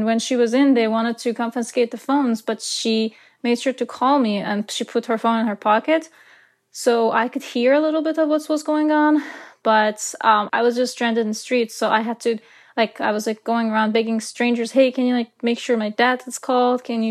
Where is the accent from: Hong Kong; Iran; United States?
Iran; moved away; I grew up in Iran and I went to high school. I finished high school in Iran